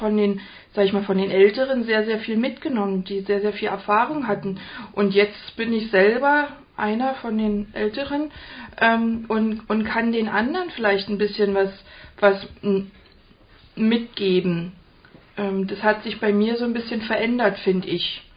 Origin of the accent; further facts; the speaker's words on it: Berlin, Germany; ich komme ursprünglich aus Berlin